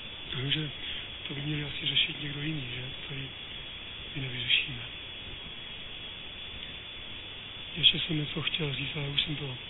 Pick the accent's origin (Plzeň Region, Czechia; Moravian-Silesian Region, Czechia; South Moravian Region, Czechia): South Moravian Region, Czechia; Z Jižní Moravy, odkud pocházím, tak tam není snad jeden dětský domov.